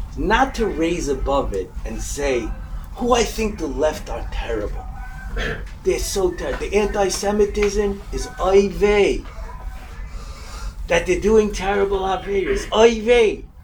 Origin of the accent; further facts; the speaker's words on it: United States; When we were younger, growing up in America, we were told chilul Hashem is when you deal with the goyim outside, be nice to them.